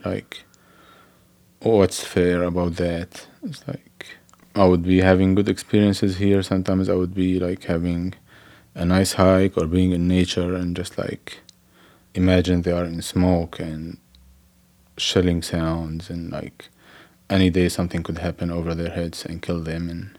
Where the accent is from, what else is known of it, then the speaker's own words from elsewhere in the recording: Syria; English is a second language; I get scared now, to be honest, when people hear my accent and ask me, where are you from? And just like, I know I'm gonna tell them I'm from Syria